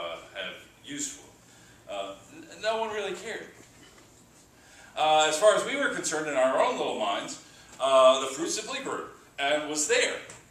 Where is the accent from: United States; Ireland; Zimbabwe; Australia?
United States; Long Island, New York; although I was growing up on Long Island, several of our neighbors had random apple and pear trees.